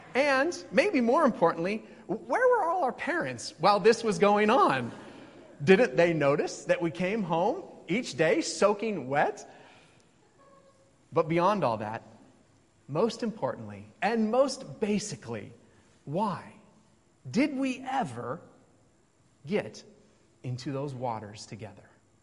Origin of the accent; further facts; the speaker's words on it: Federal Way, Washington, United States; I grew up in Federal Way, Washington, which is just south of Seattle, and it rained every other day there